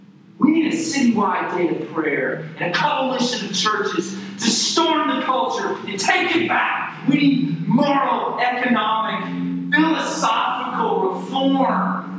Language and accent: English; Nashville, Tennessee, United States; I remember growing up in Nashville.